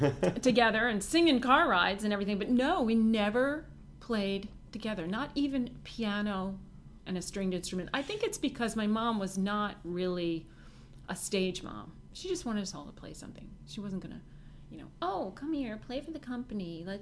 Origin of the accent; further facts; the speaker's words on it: Pennsylvania, United States; I grew up in southern Pennsylvania, really in the country